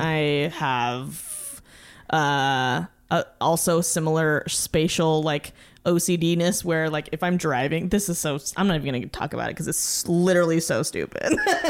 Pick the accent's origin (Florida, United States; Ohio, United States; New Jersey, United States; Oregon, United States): Oregon, United States; Oregon City; I grew up in Oregon, like in a small rural location about 20 miles south of Portland, called Oregon City, which is an old pioneer town.